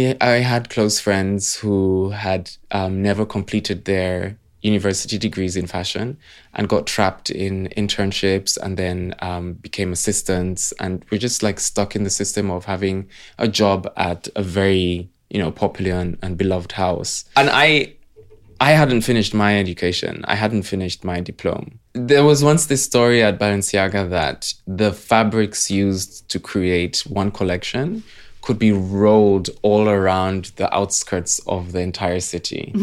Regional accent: Uganda; Yeah, I grew up in Uganda

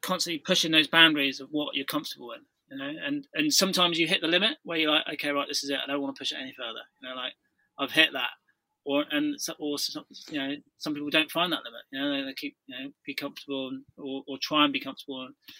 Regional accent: South West England, United Kingdom; growing up in North Devon

